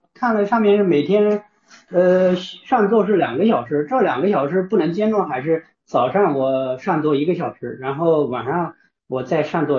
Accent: Nanjing, Jiangsu, China; 我是那个来自江苏南京的一个佛弟子

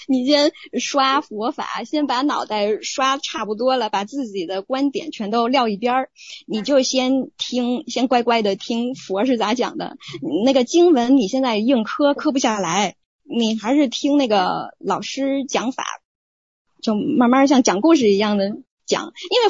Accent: Beijing, China; now in Spain; 我是北京人呀，我是在北京出生的。

